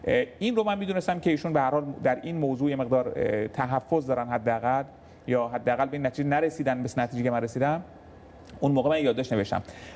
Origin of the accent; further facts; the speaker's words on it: Iran; من هم به عنوان یک ایرانی در کنار میلیون‌ها ایرانی به این ایستادگیشون افتخار می‌کنم